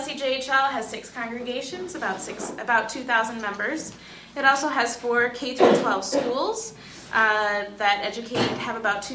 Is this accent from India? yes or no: no; Canada; also born or lived in United States; I did spend 18 years growing up in Canada, but I was born in the States before that. We emigrated when I was 1.5. And then in the last 7 years, I have spent at least one of each of those years living in 5 different countries.